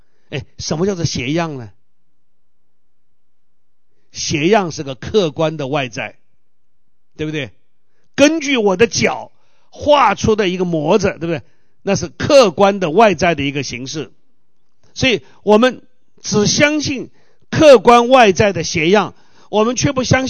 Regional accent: China; 你发现我们中国人真的很聪明啊

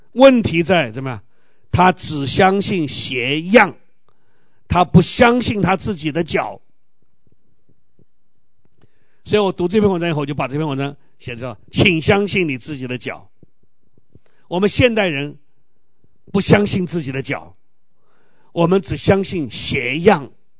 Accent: China; 你发现我们中国人真的很聪明啊

